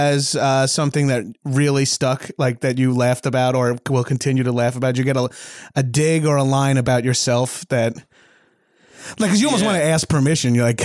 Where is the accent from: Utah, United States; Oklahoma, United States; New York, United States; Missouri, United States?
New York, United States; I'm from Long Island.